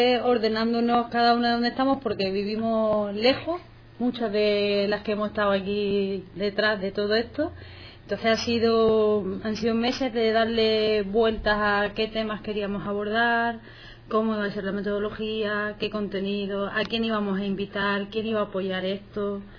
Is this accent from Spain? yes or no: yes; Málaga, Andalusia, Spain; de Málaga, de Zambra, y aquí andamos con gente muy bonita